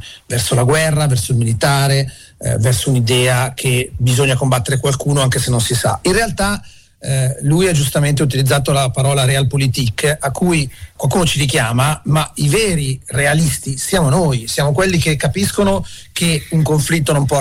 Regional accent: Lombardy, Italy; qui vicino, dove abito io, sono lombardo

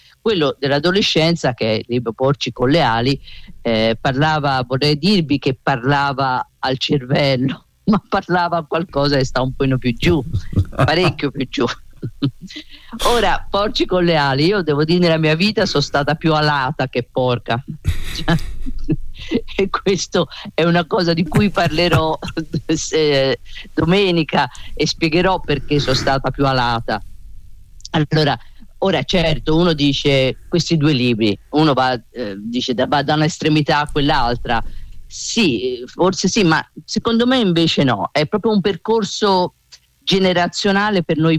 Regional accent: Scandicci, Tuscany, Italy; sono nata a Scandicci, e questi due libri rappresentano l'infanzia e l'adolescenza, e questa mia infanzia e adolescenza, la mia infanzia e adolescenza l'ho vissuta a Scandicci

